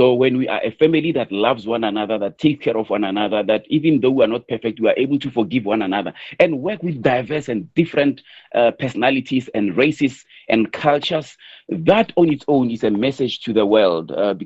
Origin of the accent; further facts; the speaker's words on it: Cape Town, Western Cape, South Africa; I'm from the Western Cape, from Cape Town, but now I'm visiting Pretoria, I'm visiting my friend.